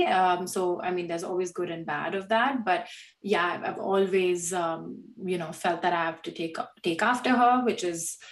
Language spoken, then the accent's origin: English; India; growing up in a big I'm Indian, so big Indian family where you are growing up with a generation that is very heavily influenced by Indian traditions